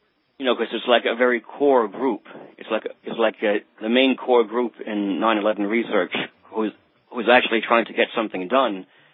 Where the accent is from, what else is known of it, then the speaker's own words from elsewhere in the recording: Brooklyn, New York, United States; Yes, I was born in Brooklyn. I live in Brooklyn.